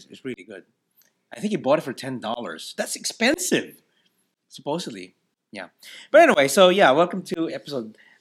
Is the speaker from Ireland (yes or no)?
no; Philippines; Although I'm Filipino